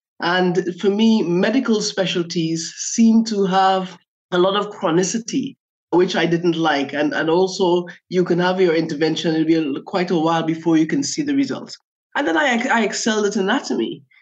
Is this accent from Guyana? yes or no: yes; Guyana; I grew up in Guyana in South America. So this is a country which is aligned with the Caribbean more than South America. It's the only English-speaking country in South America.